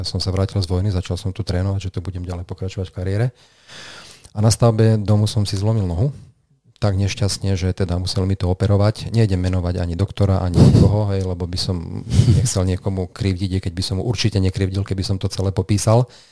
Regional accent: Zvolen, Banská Bystrica Region, Slovakia; Áno, som rodák

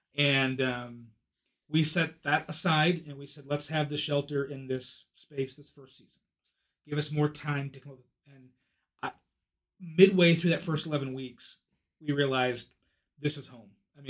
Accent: Michigan, United States; Where I grew up down in Macomb County did this.

